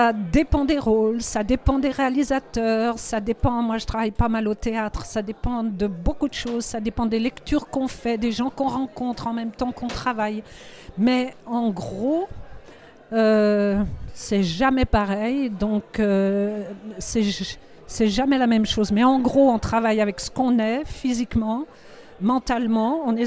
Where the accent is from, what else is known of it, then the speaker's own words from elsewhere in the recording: France; Et comme je suis française, mais je suis un peu gaumaise aujourd'hui.